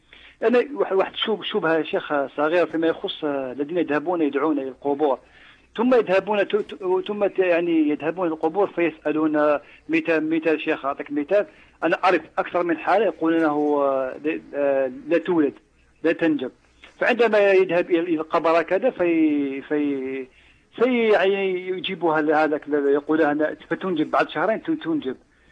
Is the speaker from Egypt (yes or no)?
no; Algeria; Arabic is a second language; now in Italy; أنا أول جزائري لا أجد اللغة العربية كثيرا